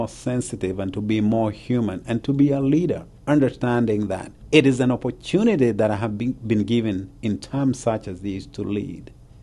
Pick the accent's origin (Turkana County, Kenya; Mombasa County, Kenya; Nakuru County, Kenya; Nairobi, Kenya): Nakuru County, Kenya; Nakuru; born there; moved away; I was born in Kenya, in a small town of Nakuru, almost 52 years ago.